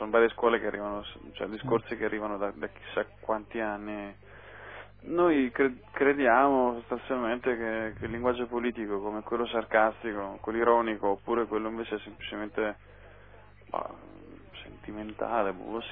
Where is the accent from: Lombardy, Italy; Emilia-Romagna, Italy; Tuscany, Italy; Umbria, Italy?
Tuscany, Italy; Sì, considera che siamo toscani in buona parte, quindi c'è tutto un sarcasmo a volte abbastanza corrosivo.